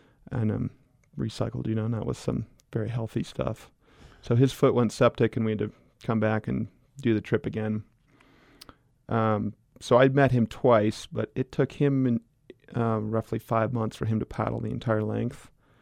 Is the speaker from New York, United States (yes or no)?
no; Old Snowmass, Colorado, United States; But growing up as a kid, we grew up in Old Snowmass, and we have about 100 head of cattle, and I used to spend my summers irrigating